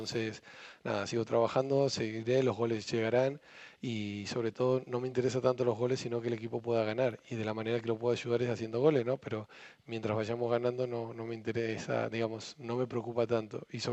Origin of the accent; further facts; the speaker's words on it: Argentina; also born or lived in Spain; now in England; de chico la miraba mucho el fútbol inglés, en Argentina pasa mucho el fútbol inglés